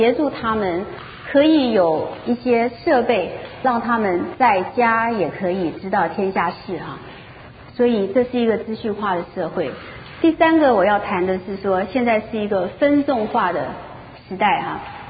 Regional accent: Taiwan; 尤其是我是从台湾来的，我特别感受得到

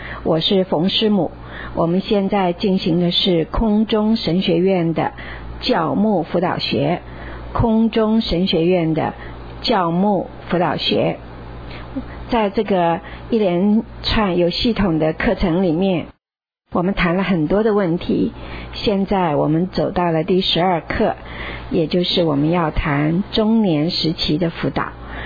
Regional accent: China; 我们中国人有一句话说，人生70古来稀

